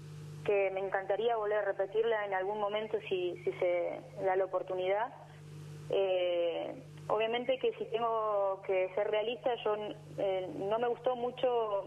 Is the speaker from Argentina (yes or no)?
yes; La Rioja, Argentina; now in Bahía Blanca, Argentina; obviamente lo tengo tanto en La Rioja o en otras universidades, mucho más cerca de donde soy yo.